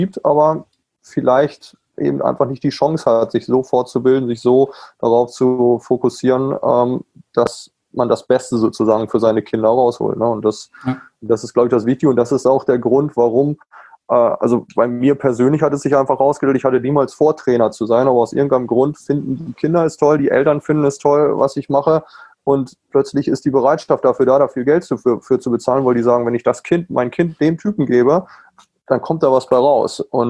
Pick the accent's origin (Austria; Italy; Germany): Germany; now in United States; als Deutscher komme ich da rüber und sage, ich biete einen Camp